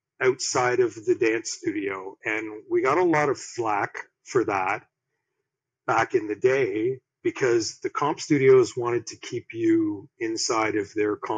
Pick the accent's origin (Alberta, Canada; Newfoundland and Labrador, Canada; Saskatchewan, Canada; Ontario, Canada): Ontario, Canada; accent: Canadian; Unstoppable headquarters is just outside of Toronto, Canada.